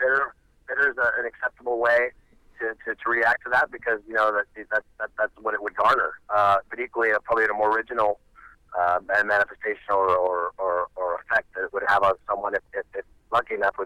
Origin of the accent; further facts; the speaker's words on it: Santa Barbara, California, United States; We're from Santa Barbara, right? So we didn't have a scene.